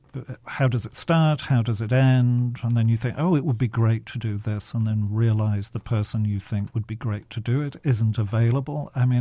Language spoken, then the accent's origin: English; England, United Kingdom; now in California, United States; Well, I'm from England, but I've lived in California for a long while